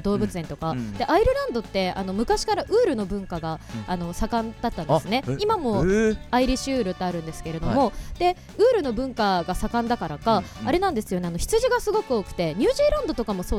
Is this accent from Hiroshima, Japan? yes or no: no; Iwata, Shizuoka, Japan; 私の地元なんですけれども